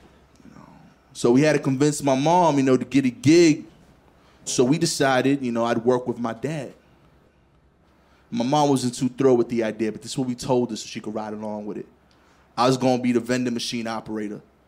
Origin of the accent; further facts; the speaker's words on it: Brooklyn, New York, United States; I'm from East New York, Brooklyn.